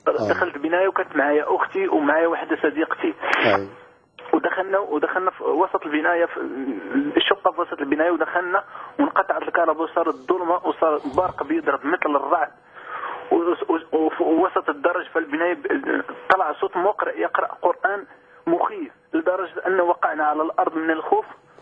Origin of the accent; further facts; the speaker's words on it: Morocco; تعرف في المناطق البدوية يعني في المغرب. أنا مغربي أصلي.